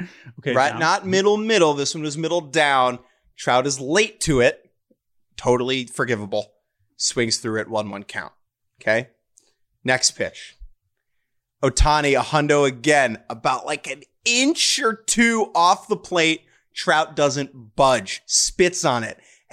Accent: New York, United States; which, to be clear, as a New Yorker, doesn't run down the middle of New York

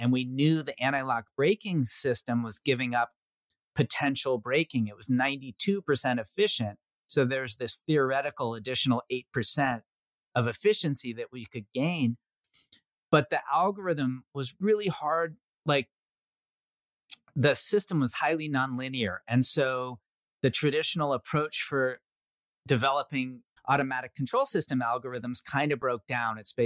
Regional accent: Reno, Nevada, United States; also born or lived in Washington, D.C.; then went to middle school and high school in Reno, Nevada. That was a culture shock. I was 11 when I moved from Washington, D.C. to Reno.

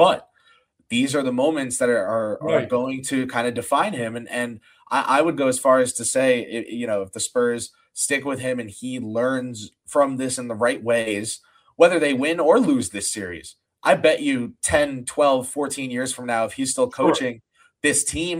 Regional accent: New Jersey, United States; I'm technically from New Jersey, but you know, it's all a mirage. It's this tri-state area is what it is.

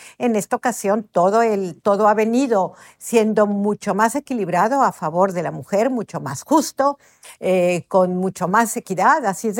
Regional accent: Mexico; estoy muy contenta que hoy haya una mujer presidente en mi país

